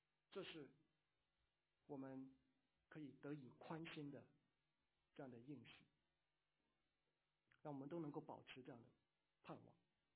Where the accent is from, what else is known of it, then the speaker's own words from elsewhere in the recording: China; 所以呢我们作为中国人是被夹在中间